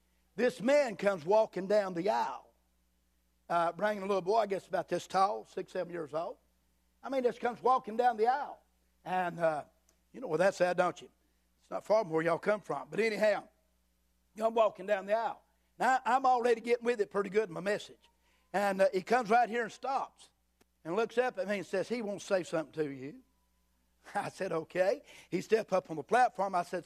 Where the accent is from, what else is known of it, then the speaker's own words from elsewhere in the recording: Boonville, North Carolina, United States; I have to tell people I'm from Mount Airy, North Carolina, because they have no idea what Boonville is